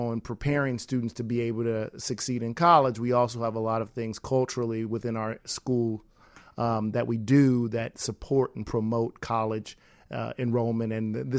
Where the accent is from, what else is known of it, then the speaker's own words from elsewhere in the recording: Chicago, Illinois, United States; I grew up here in Chicago and went off to college at Georgetown University for undergrad and Georgetown for law school